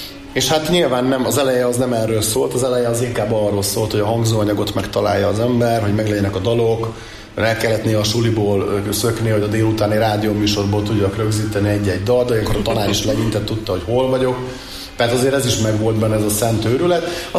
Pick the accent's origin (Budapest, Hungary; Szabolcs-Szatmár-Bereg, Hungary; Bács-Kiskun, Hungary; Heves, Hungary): Heves, Hungary; Eger; ha már egri vagyok, akkor itt egerben csináljam meg.